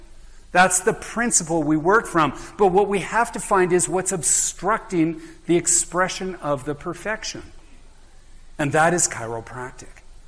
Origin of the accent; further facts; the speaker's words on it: Canada; I'm a Canadian, so I snuck my way down here, I think.